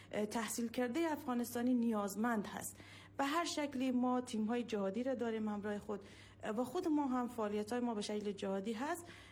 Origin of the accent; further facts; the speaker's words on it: Afghanistan; وقتی من مادر پنهان کنم که من افغانستانی هستم